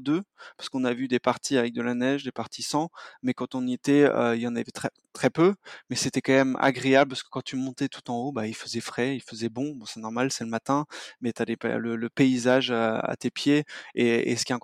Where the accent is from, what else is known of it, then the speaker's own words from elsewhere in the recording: Paris, Île-de-France, France; also born or lived in Berlin; moi qui suis un peu de ville, on va dire, je suis de Paris et de Berlin